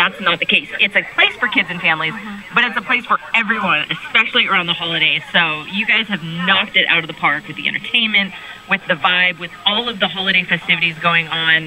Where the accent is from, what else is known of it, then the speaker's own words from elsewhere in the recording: California, United States; I grew up in Southern California, had a season pass as a kid